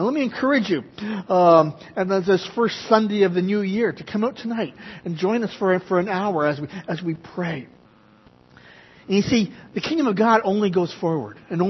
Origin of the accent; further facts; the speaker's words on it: Montreal, Quebec, Canada; I grew up in Canada, in Quebec, in La Belle Province, NDG, Notre-Dame-de-Grâce. And so this summer I was actually to go back, and that's standing in front of the house I grew up in.